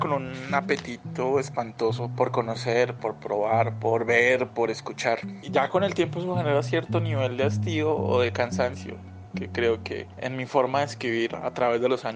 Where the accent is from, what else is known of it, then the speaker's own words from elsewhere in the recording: Pitalito, Huila, Colombia; En Pitalito, mi pueblo natal, había muy poca información, muy pocos libros, muy poca música, muy poco cine.